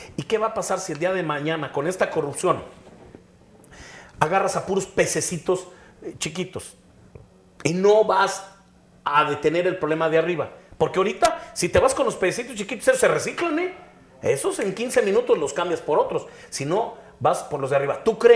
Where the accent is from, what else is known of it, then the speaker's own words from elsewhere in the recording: Mexico; la mayoría de los mexicanos no nos hagamos tontos.